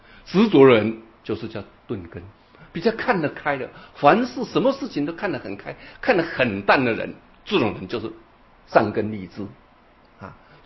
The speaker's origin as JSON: {"language": "Chinese", "country": "Taiwan", "said": "好，我们台湾话叫碰轰，对不对？"}